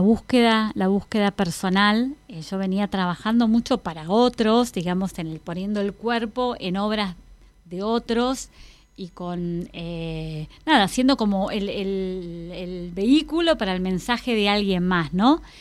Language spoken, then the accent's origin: Spanish; Ayacucho, Buenos Aires Province, Argentina; de Mendoza y de la provincia de Buenos Aires también por mi papá, que yo nací en Ayacucho y viví los primeros años allá, pero a la vez tenía mucho urbano de haber vivido en Buenos Aires.